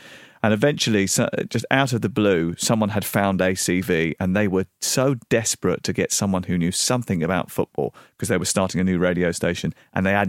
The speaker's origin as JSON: {"language": "English", "region": "London", "country": "United Kingdom", "also_born_or_lived": "Dartford / Orpington / Bromley", "lives_now": "Portsmouth, United Kingdom", "said": "From southeast London. I was born in Dartford. I lived in Orpington and Bromley."}